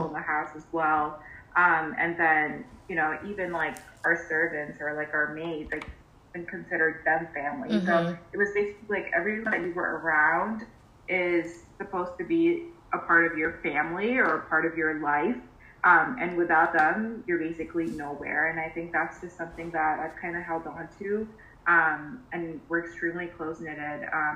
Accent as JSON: {"language": "English", "town": "Queens", "region": "New York", "country": "United States", "tie": "born or raised there", "said": "I came here when I was, you know, like 6, 7. Mm-hmm. And I mean, I grew up in Queens, but like I've always been a city girl"}